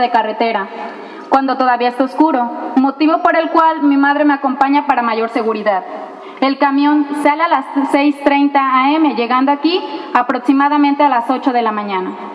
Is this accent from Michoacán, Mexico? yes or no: no; Amatitán, Jalisco, Mexico; Soy originaria de Amatitán, municipio que se encuentra aproximadamente a 45 kilómetros del centro.